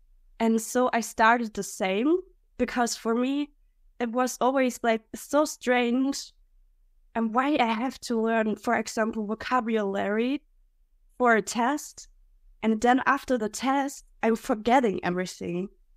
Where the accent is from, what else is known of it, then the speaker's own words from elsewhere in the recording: Germany; first language German; English is a second language; So, yeah, I'm from Germany. To introduce myself, I'm from Germany. And yeah, my first language is obviously German.